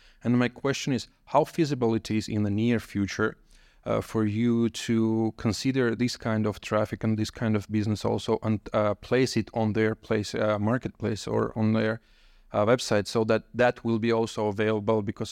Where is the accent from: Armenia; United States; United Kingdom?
Armenia; English is a second language; I'm from Armenia.